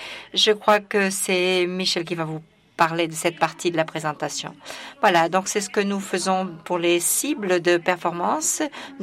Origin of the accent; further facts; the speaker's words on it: Nigeria; je suis du Nigeria